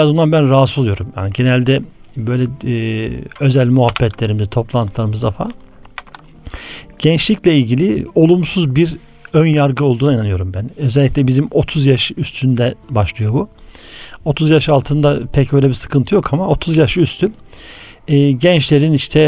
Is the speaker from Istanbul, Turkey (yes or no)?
yes; Istanbul, Turkey; Ben İstanbulluyum, İstanbul doğumluyum. 1970 Yedikule. Yedikule İlkokulu, Zeytinburnu İmam Hatip. Sonrasında Bursa İmam Hatip'i bitirdim. Bursa İlahiyat.